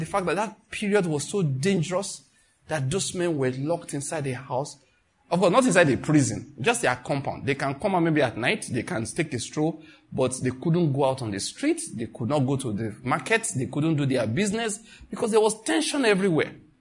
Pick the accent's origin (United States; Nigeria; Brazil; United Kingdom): Nigeria; Maiduguri, Borno; I'm from Maiduguri, of course.